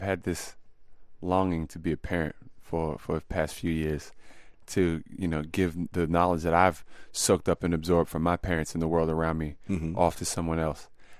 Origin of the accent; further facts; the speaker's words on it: Maryland, United States; also born or lived in Washington, D.C. / Sudan; now in New York, United States; My father we were raised in Prince George's County. After high school, I had moved to 6 and I, Northeast. Stayed there for quite some time, then Petworth. And then after that, I moved to New York.